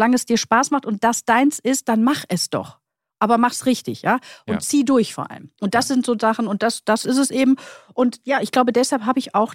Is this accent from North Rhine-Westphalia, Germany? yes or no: yes; Krefeld, North Rhine-Westphalia, Germany; Weil ich komme ja aus Krefeld, dann bin ich ja eher schon mal in Düsseldorf unterwegs als in Köln.